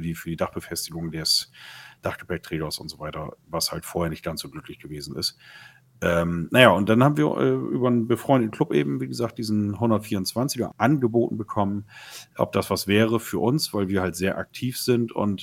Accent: Bremen, Germany; komme aus Bremen

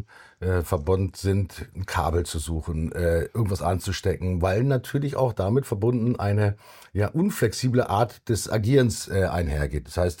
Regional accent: Hamburg, Germany; ich komme aus Hamburg

